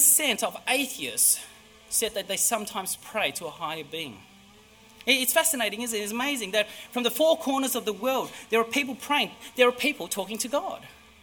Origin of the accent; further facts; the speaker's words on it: Melbourne, Victoria, Australia; after all, I'm from Melbourne